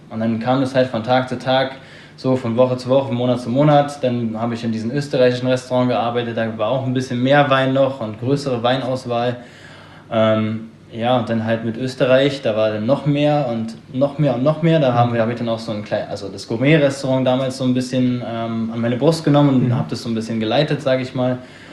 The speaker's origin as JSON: {"language": "German", "region": "Berlin", "country": "Germany", "tie": "born or raised there", "said": "komme gebürtig aus Berlin, habe da meine Ausbildung gemacht im Hotel oder als Hotelfachmann"}